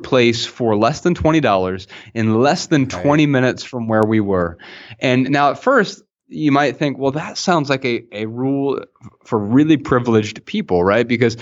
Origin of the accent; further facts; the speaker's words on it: Dayton, Ohio, United States; We're from Dayton, Ohio, originally.